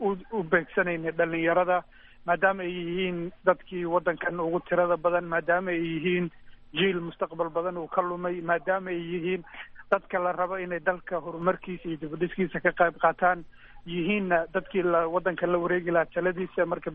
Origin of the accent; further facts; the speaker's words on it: Mogadishu, Banaadir, Somalia; Aniguna dhalinyaronimadeydii waqtigii caruur aan korayay magaalada Muqdisho aan ku koray, kadib waxaan nasiib fursad u helay inaan wadamada dibadda muddo kusoo noolaado.